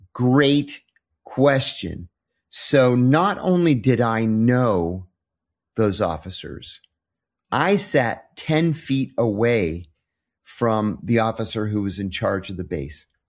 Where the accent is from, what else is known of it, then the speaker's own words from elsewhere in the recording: United States; And I said, well, I'm American.